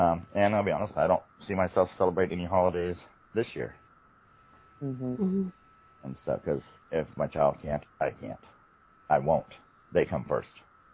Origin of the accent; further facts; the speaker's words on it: Sonoma, California, United States; also born or lived in Wyoming; I'm from Sonoma, but we lived in Wyoming, where there's no gangs. They don't have any issues there or anything. We came back out here because I was born and raised here, and I loved my town